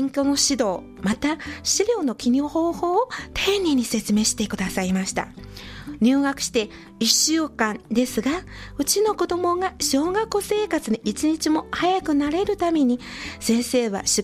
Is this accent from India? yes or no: no; Northeast China, China; Japanese is a second language; で私はあの東北三省の出身で、うん、やっぱり東北地方の郷土料理が一番得意なんですね。